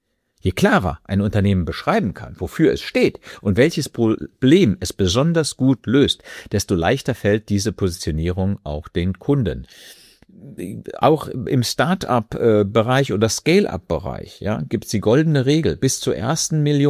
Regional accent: Germany; Und da habe ich als Deutscher eben auch mit meiner deutschen Kultur sehr viel lernen dürfen.

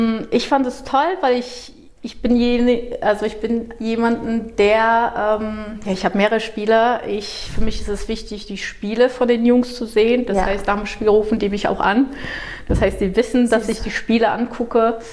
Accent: Brazil; now in Germany; Ich bin in Brasilien geboren, aufgewachsen.

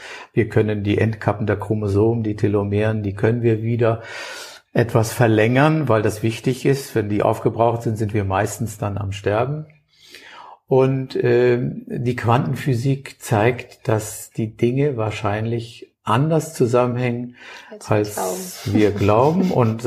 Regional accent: Hamburg, Germany; Und das Wort Gezeiten liegt mir als Hamburger nahe

